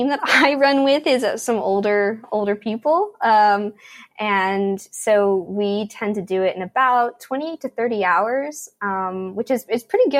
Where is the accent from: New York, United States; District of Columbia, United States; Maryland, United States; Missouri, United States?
Maryland, United States; Baltimore; I grew up in Baltimore, Maryland with just my parents and my grandparents.